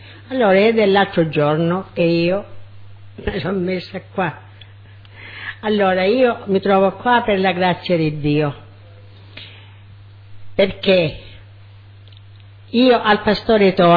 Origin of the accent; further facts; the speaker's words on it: Catania, Sicily, Italy; si può dire io sono cresciuta qua a San Cristoforo, che avevo parenti